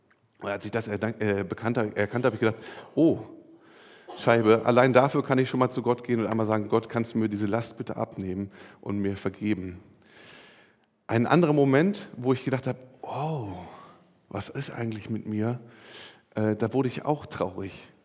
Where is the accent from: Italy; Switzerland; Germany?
Germany; So als Deutscher habe ich ja so gewisse Privilegien